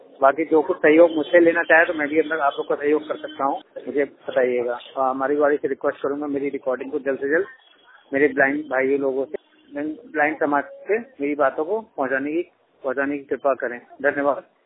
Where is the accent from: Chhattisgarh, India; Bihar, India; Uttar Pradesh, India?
Uttar Pradesh, India; Kanpur; मैं उत्तर प्रदेश कानपुर से हूँ